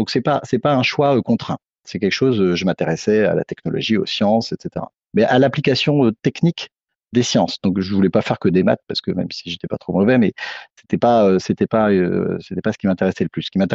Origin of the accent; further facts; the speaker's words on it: Compiègne, Hauts-de-France, France; born there; je suis né à Compiègne